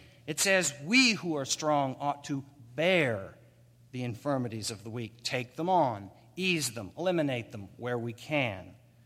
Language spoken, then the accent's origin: English; Oklahoma, United States; I saw something amazing in my home state of Oklahoma.